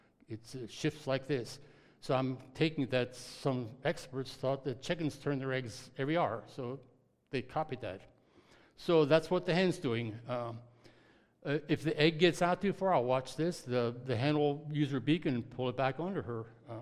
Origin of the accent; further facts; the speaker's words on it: Hershey, Pennsylvania, United States; born there; also born or lived in Massillonville; I was born in Hershey, and my dad lived on a chicken farm.